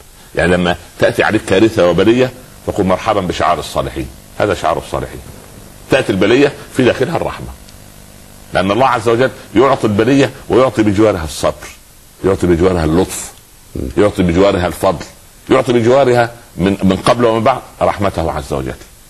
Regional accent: Upper Egypt, Egypt; حتى عندنا في الصعيد يقولوا على الجدي الصغير سخل.

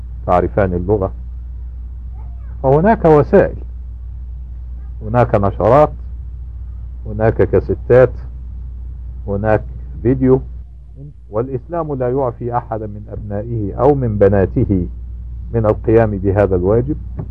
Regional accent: United States; الحمد لله هداني الله للإسلام وأصبحت مسلما، ولكنني أمريكي وأنا فخور بهذا.

